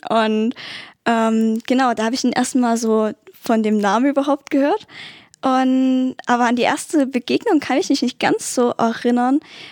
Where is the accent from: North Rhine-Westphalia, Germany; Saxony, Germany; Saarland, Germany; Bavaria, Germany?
Saxony, Germany; Bernsdorf; Wir kommen aus Bernsdorf. Das ist das schönste Dorf überhaupt